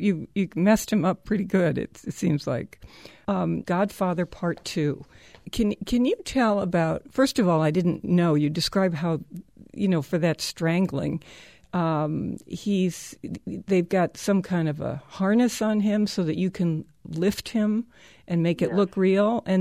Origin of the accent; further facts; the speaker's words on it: Bronx, New York, United States; I employed the same instincts on the stages of Broadway and in film that I used growing up in the Bronx.